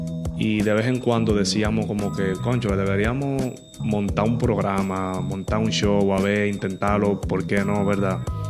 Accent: Azua, Dominican Republic; now in Santo Domingo, Dominican Republic; Soy de Azua, República Dominicana. Al momento de grabar este video tengo 35 años de edad. Actualmente vivo en Santo Domingo, capital de la República Dominicana.

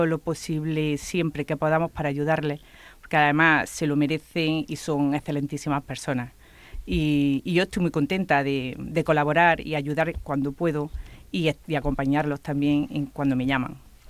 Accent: Granada, Andalusia, Spain; Yo soy de Granada

